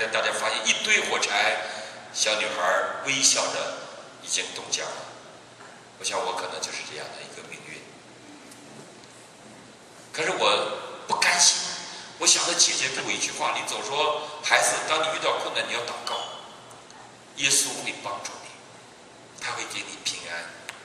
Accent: Northeast, China; 我是东北人，我生活在这种环境里面

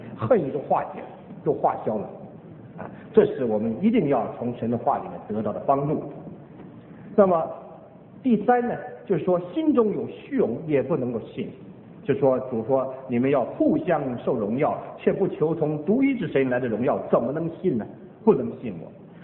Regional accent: China; 而东方的中国，我们中国人实在孔孟之道第一流的修养，其他西方人比不上，实在比不上。

